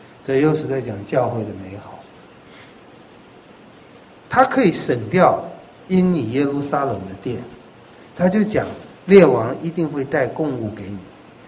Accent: Taiwan; 尤其我们台湾人很喜欢凑热闹赶时髦

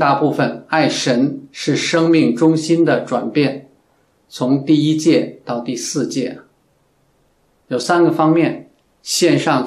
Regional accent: China; 我们中国人啊，早知道要孝敬父母，这是我们的祖训嘛。

